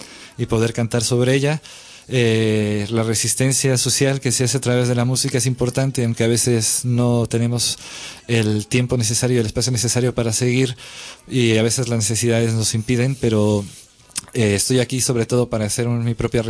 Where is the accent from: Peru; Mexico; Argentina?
Mexico; San Cristóbal de las Casas, Chiapas; Yo también soy de San Cristóbal de las Casas